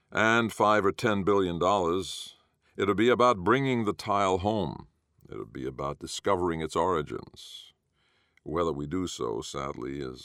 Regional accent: Boston, Massachusetts, United States; I've never seen joy turn to horror faster, and I'm from Boston.

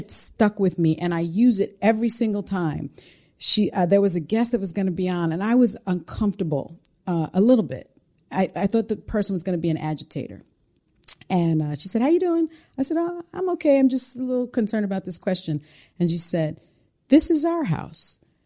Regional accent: Bronx, New York, United States; See, I'm from the Bronx.

